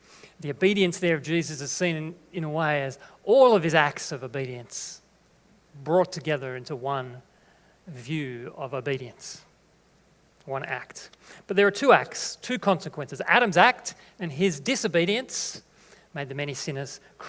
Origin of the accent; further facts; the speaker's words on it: Australia; because we identify as Australian.